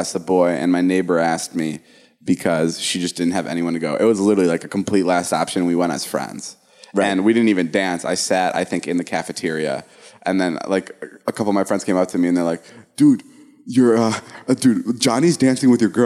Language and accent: English; United States; I'm such an American, like, little... twerp. I don't know anything about Slovakia.